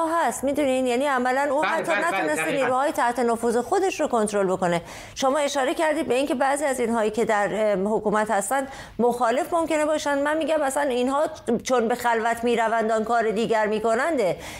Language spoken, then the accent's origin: Persian; Iran; moved away as an adult; خود من مشکلی که داشتم که از ایران اومدم بیرون فقط و فقط همین بود، یعنی اومدم که درس بخونم